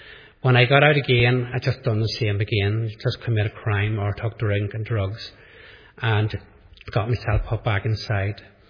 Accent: Lisnaskea, Northern Ireland, United Kingdom; born there; I could just start off as I came from a Catholic family. I was born in Listenskey near Enniskillen.

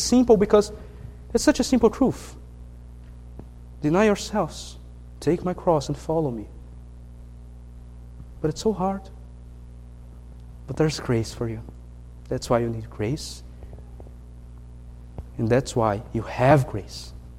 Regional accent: Brazil; English is a second language; now in United States; As you can tell by my accent, I'm not American, right? I'm Brazilian.

